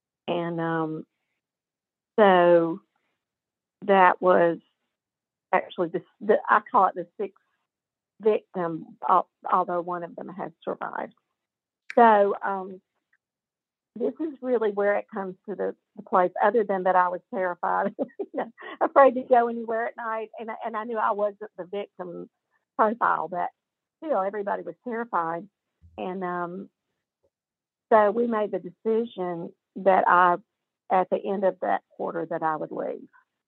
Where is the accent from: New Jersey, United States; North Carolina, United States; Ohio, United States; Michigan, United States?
Ohio, United States; Columbus; I mean, I loved Columbus. Like I said, it's my hometown where most of my family lives.